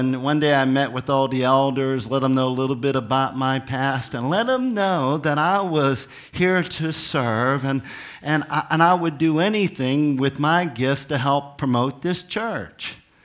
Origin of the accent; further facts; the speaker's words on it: Pittsburgh, Pennsylvania, United States; moved away as an adult; As most of you know, and if you don't know, I was born and raised in Pittsburgh. I left here in 1969 to join the Army